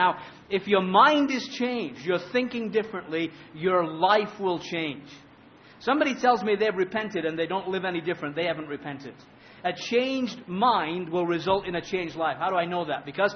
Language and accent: English; England, United Kingdom; moved away; Growing up in England, of course, not a great place for growing exotic fruits.